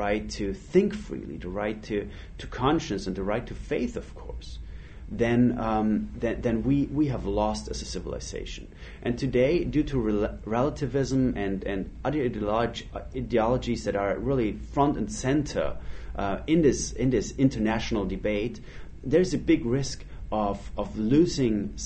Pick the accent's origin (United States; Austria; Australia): Austria; I'm from Austria in Europe, so we experienced this ourselves